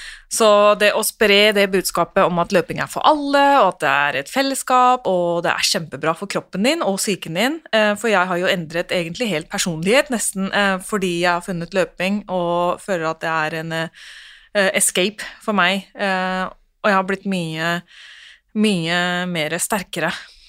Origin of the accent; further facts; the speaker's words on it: Oslo, Norway; Og så ble det slik at jeg vokste opp på Romsås